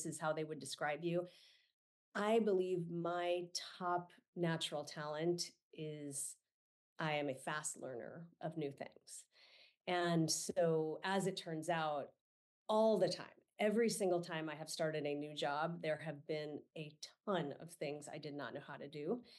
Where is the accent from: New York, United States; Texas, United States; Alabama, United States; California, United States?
California, United States; San Francisco; So it is true. I grew up in San Francisco. So I grew up amidst a sea of innovators.